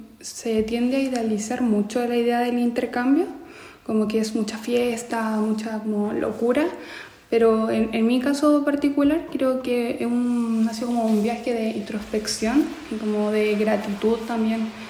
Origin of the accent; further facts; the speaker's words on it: Santiago, Santiago Metropolitan Region, Chile; now in Spain; yo soy de Santiago, entonces es una ciudad muy grande, de muchas personas